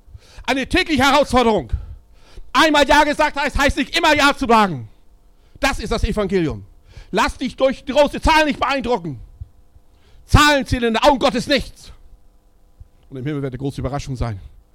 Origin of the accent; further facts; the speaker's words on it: Schleswig-Holstein, Germany; born there; Ich komme in gebürtiger Schleswig-Holstein, 1,8 Millionen Einwohner.